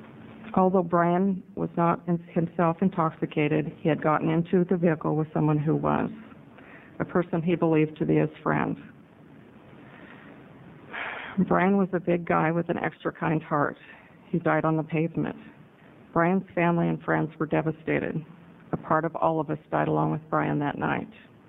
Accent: Oregon, United States; I'm from Lane County.

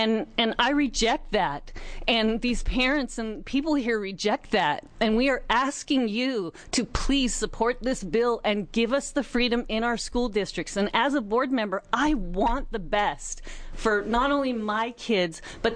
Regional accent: Scappoose, Oregon, United States; I am from Scappoose.

